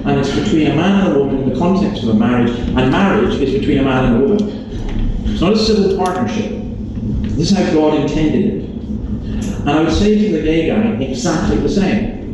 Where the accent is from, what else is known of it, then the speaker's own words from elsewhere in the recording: Scotland, United Kingdom; I mean, I would walk up and go … I'm Scottish.